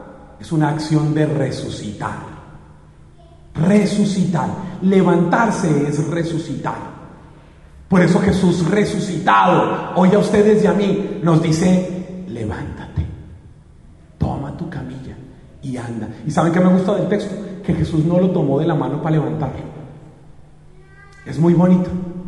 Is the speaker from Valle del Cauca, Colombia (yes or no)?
no; Bogotá, Colombia; Yo vengo desde Bogotá